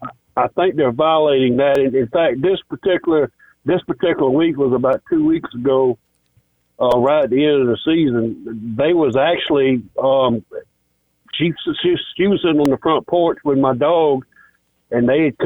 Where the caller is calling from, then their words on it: Barnwell, South Carolina, United States; … from Barnwell.